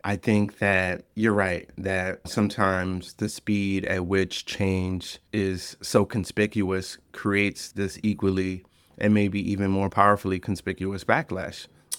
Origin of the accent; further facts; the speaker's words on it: New Orleans, Louisiana, United States; And so I grew up in New Orleans, and I was very aware of hatred all around me.